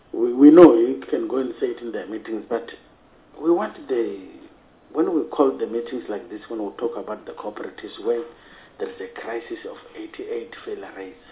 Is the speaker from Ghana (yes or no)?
no; Limpopo, South Africa; So I'm from Venda also.